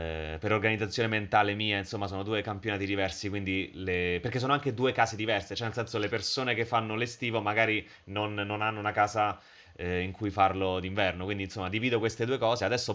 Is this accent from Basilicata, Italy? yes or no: yes; Basilicata, Italy; Io tra l'altro sono della Basilicata